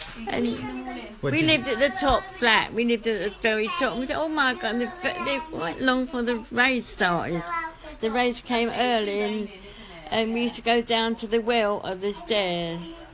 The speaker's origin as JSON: {"language": "English", "region": "London", "country": "United Kingdom", "tie": "born there", "said": "I was born in West Kensington, down a Mews."}